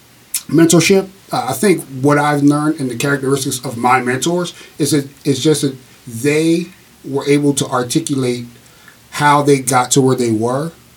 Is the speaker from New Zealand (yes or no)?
no; Harrisburg, Pennsylvania, United States; I'm originally from Harrisburg.